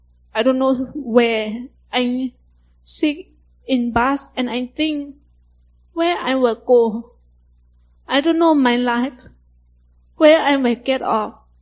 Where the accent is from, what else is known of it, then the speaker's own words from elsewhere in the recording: Myanmar; English is a second language; Oh, I'm from Myanmar too.